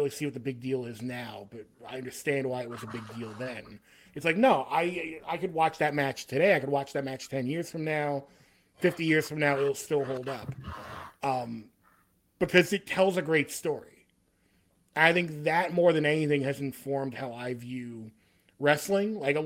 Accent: Staten Island, New York, United States; Yeah, we're both from Staten Island.

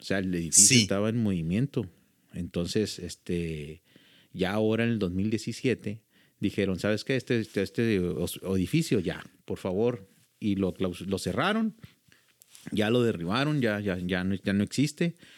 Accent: Los Mochis, Sinaloa, Mexico; yo soy originario de Los Mochis, Sinaloa. La escuela de medicina estaba o está todavía en Culiacán, Sinaloa. Me trasladé a estudiar medicina a Culiacán.

